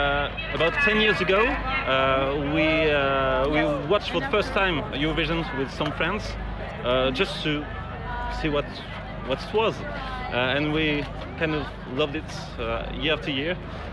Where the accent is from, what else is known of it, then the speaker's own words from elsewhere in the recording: France; From France.